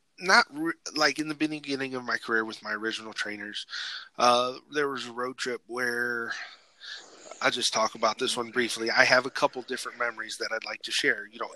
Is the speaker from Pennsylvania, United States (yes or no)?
no; Hawaii, United States; since I'm Hawaiian, I can put them up on my shoulders for like a Samoan drop